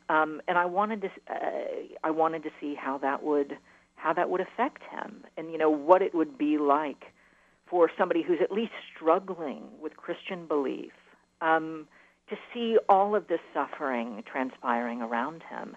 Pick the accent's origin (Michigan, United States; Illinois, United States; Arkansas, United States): Arkansas, United States; Little Rock; I was raised in Little Rock, and you know, I moved back here after I finished my schooling, imagining that I would probably pick up and live somewhere else.